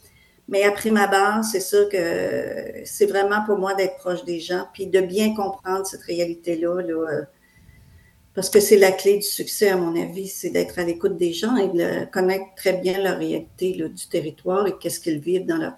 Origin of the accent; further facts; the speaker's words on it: Quebec, Canada; je suis originaire pour moi de la Côte-Nord, même si je demeure actuellement en Haute-Côte-Nord.